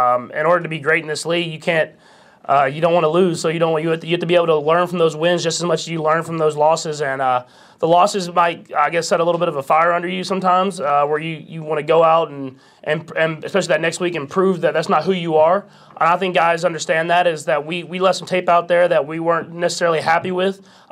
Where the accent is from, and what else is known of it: Texas, United States; now in Kansas City, United States